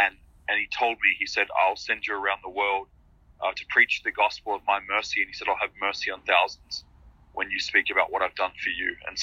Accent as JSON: {"language": "English", "town": "Melbourne", "region": "Victoria", "country": "Australia", "said": "a speaker came to Australia where I'm from. I'm from Melbourne, Australia."}